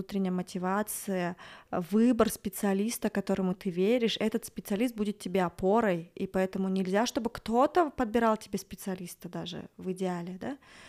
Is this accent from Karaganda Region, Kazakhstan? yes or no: no; Ekibastuz, Pavlodar Region, Kazakhstan; born there; я вообще родилась в Акибастузе